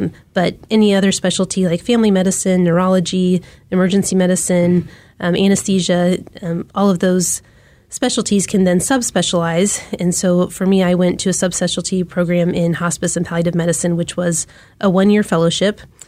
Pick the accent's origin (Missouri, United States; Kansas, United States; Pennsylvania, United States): Kansas, United States; Wichita; I grew up in Wichita, Kansas, and then went to KU for undergrad